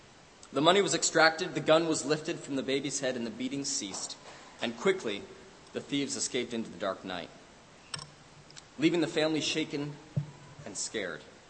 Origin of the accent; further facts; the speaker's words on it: Canada; And I'm from Canada.